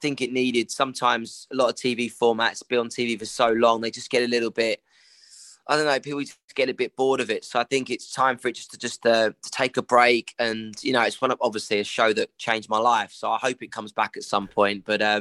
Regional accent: United Kingdom; some of the snacks that we as British people eat is horrendous

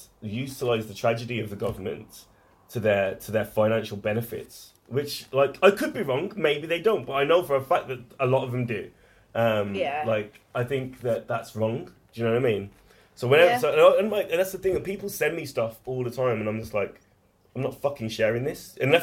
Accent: Wolverhampton, West Midlands, United Kingdom; So yeah, it was Wolverhampton, like

